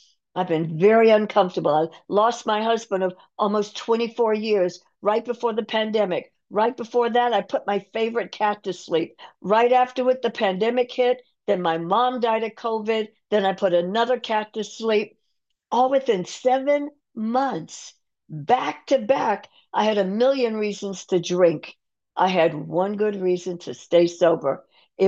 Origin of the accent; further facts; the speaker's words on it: Atlanta, Georgia, United States; born there; I knew about God because I was born in the South. I was born in Atlanta. And I was born during a time when Black men were being lynched openly in the 1950s.